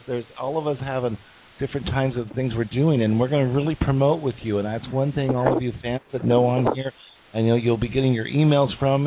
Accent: Wyoming, United States; I'm from Wyoming

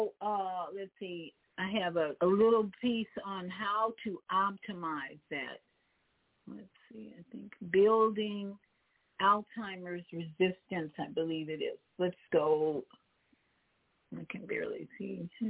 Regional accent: Chicago, Illinois, United States; now in Florida, United States; And I live in Florida, but I'm always rooting for the best for Chicago, my hometown.

